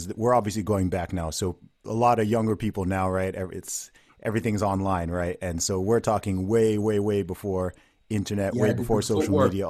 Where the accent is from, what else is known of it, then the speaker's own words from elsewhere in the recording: Saudi Arabia; I'm from here, but I grew up in Saudi Arabia, and I went to an American school.